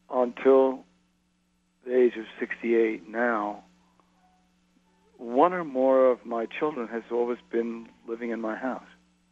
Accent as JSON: {"language": "English", "region": "New England", "country": "United States", "tie": "born or raised there", "said": "I'm a New Englander, and I think that the influence that Hawthorne and Melville had on me as a kid growing up in New England"}